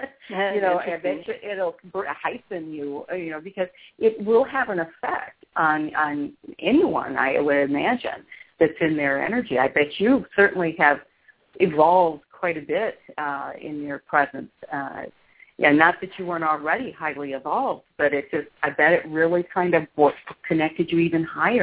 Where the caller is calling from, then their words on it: Michigan, United States; Of course, I'm broadcasting from Michigan, and I just want to mention for our Michigan listeners